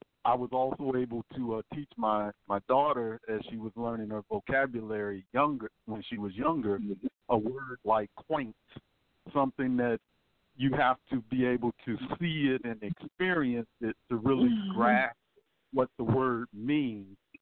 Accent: Illinois, United States; coming from the north myself, the city that I came from was 30, 40 miles outside of Chicago

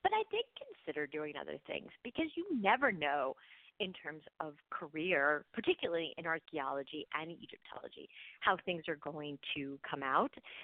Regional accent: St. Louis, Missouri, United States; And there was a museum where I grew up in St. Louis, but it was mostly books.

